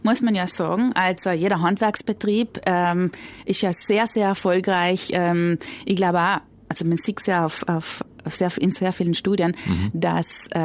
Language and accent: German; South Tyrol, Italy; Wir haben gesagt, wir sind Südtiroler und sofort haben wir die Wohnung gekriegt.